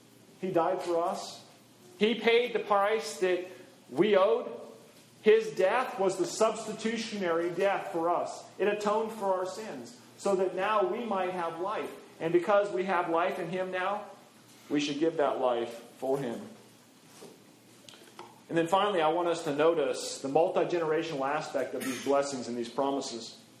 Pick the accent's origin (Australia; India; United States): United States; Montana; When I was growing up in Montana, we lived in Flathead County.